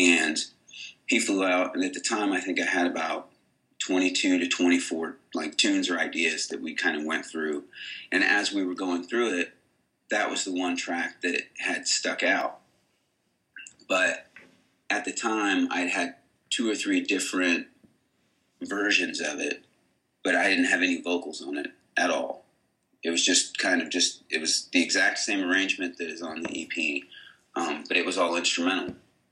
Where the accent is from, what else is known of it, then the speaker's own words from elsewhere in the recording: Illinois, United States; We've known each other since we were 16, growing up in Illinois.